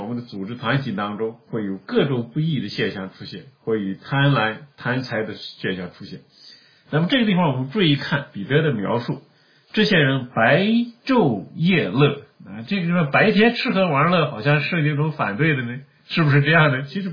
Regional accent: China; 如果我们从中国过来的话，我们在中国可以看得非常清楚，对吧？

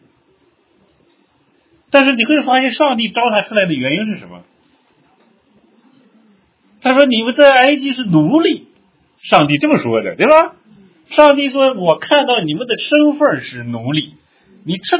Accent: China; 我们从中国移民到这儿来，我觉得这日子挺好的，

